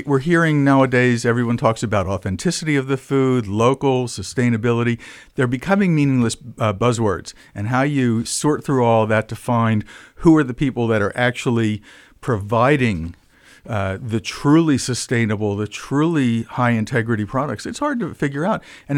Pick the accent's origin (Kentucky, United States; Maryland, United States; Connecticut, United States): Maryland, United States; Baltimore; I mean, I'm originally from Baltimore as well, just coincidence with me and TJ, and I grew up eating crab